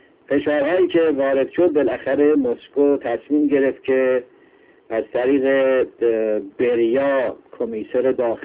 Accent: Tabriz, East Azerbaijan, Iran; من به عنوان ایرانی، به عنوان یک تبریزی به شدت تحقیر میشم.

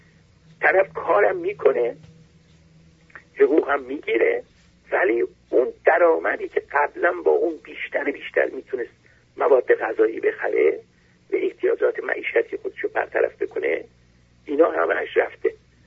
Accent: Iran; من در کشورهای چین و روسیه نبودم ولی در ترکیه بودم، از ایرانم

